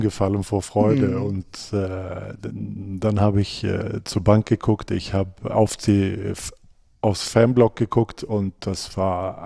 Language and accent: German; Sweden; aber ich als Schwede, ich habe es ja auch anders erlebt.